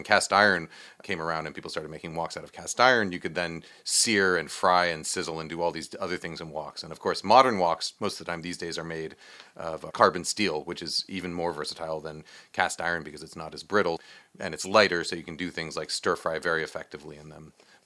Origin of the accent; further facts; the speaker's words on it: New York, United States; I grew up in New York, and we grew up eating Cantonese and Hong Kong-inspired Chinese-American food in Chinatown, right?